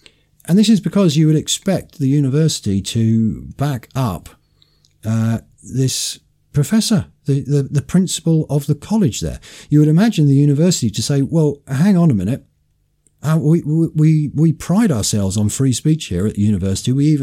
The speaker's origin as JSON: {"language": "English", "country": "United Kingdom", "said": "And being British, we're supposed to pride ourselves on our tolerance of different points of view."}